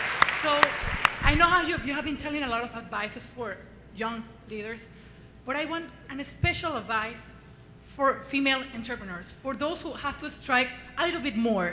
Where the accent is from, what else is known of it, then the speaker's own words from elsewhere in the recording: Venezuela; and I'm from Venezuela.